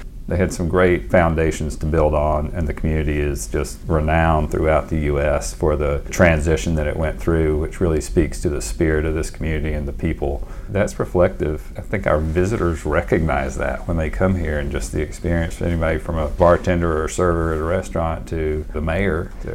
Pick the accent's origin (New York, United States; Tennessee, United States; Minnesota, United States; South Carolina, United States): Tennessee, United States; especially in Tennessee, just being home, my home state.